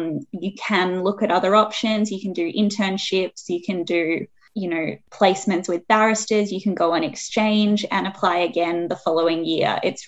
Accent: Hong Kong; now in Australia; I grew up in Hong Kong as a child, and I lived there from the age of 9 to 16. And that experience during my formative years really shaped my career and lifestyle aspirations. And I moved back to Australia at the age of 16 to do my VCE.

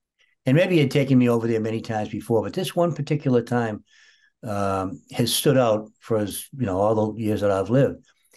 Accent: Woburn, Massachusetts, United States; Well, I grew up in a town or a city called Woburn, W-O-B-U-R-N, and it's about 10 miles slightly northwest of the city of Boston.

